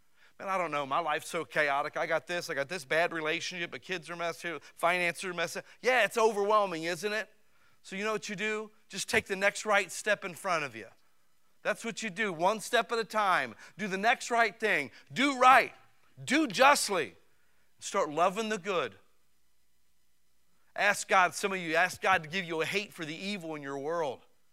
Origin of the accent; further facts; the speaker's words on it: Barberton, Ohio, United States; Because in Barberton, Ohio, I came from the Lincoln Homes in Barberton, Ohio. That's where I come from.